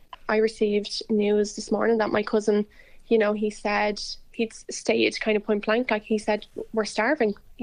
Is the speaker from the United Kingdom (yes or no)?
no; Khan Yunis, Gaza Strip, Palestine; were all bombed during the carpet bombing of Khan Yunis, the town where I come from. So I come from Gaza.